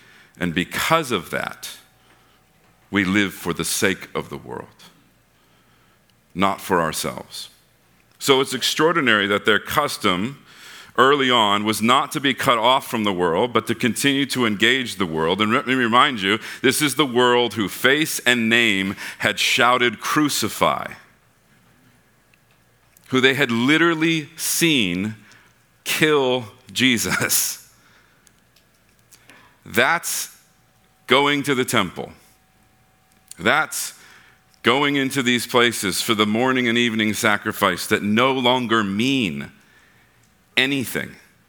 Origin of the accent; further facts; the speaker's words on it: United States; I'm like, I'm an American, but this is not normal. Where am I?